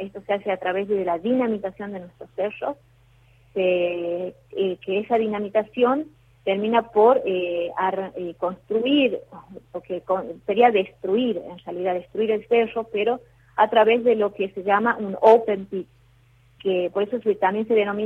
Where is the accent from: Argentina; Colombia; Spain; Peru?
Argentina; Andalgalá, Catamarca; una seguidilla de acontecimientos que vienen sucediendo en mi pueblo, demuestran que no hay paz social. En Andalgalá no están dadas las condiciones para este proyecto.